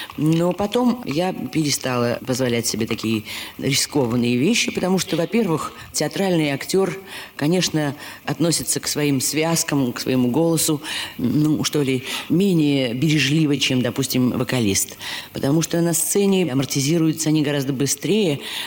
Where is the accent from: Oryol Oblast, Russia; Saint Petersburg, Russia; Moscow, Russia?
Saint Petersburg, Russia; как ленинградка, естественно, я немножко болела за «Зенит».